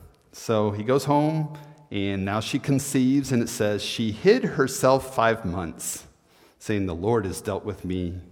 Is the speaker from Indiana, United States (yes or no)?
no; Missouri, United States; Like, I'm from Missouri. I'm from the show me, prove it state, you know?